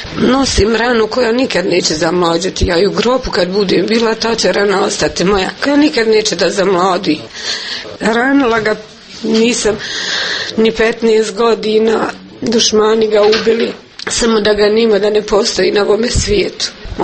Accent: Glogova, Republika Srpska, Bosnia & Herzegovina; Rodom sam pod Konjović polje u Glogovu i sam bila udata.

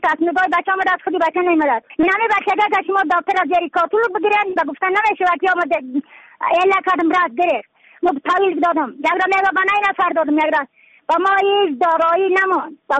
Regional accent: Badakhshan, Afghanistan; از بدخشان هستم، مرکز بدخشان

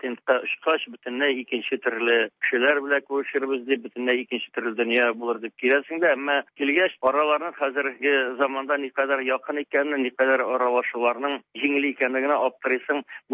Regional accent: Tatarstan, Russia; менә без Россиядән Россиядан дигәннән соң әле реакция бик булып бетми, әмма инде безнең Татарстаннан икәнне

